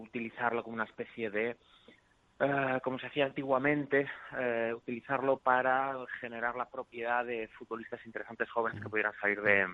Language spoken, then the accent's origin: Spanish; Barcelona, Catalonia, Spain; te lo digo porque yo soy de Barcelona